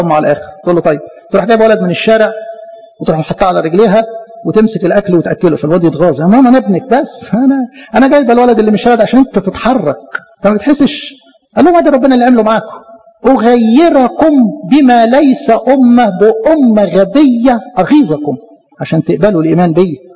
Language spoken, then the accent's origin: Arabic; Egypt; اعتزاز إن أنا مصري واعتزاز إن أنا من أصل فرعوني، أنا مش عربي.